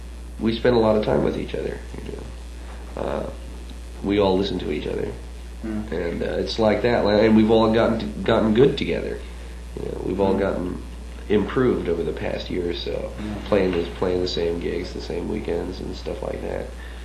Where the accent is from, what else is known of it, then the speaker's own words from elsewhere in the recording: San Francisco, California, United States; I would say that we're a perfect example of the San Francisco sound, since we're from San Francisco.